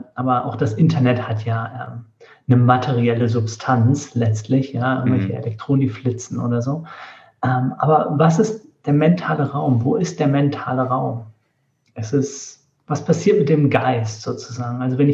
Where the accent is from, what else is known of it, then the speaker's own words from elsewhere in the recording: Northern Germany, Germany; und wir waren es als Norddeutsche, ich habe mich gar nicht getraut, was zu sagen oder so.